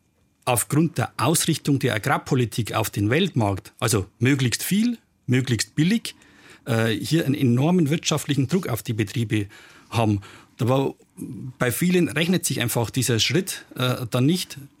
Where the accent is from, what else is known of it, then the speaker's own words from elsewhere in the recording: Bavaria, Germany; ich komme ja aus Bayern